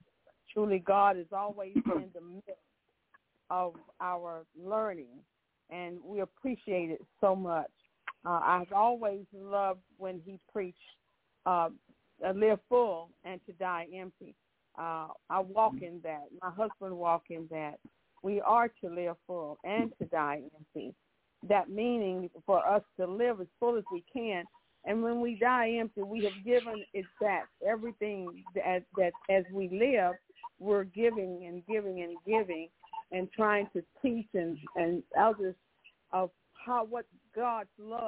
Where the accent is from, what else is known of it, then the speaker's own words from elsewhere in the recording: Killeen, Texas, United States; I'm from Killeen, Texas